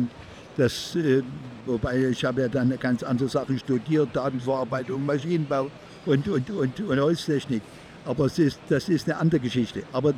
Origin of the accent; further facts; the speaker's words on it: Kunersdorf, Saxony, Germany; Aber ich bin eigentlich natürlich in der Randzone von Dresden. Ich bin in Kunersdorf, ist mein Heimatdorf gewesen, war seine Baugeschäft meines Vaters. Und da bin ich in Schönfeld die Grundschule gegangen.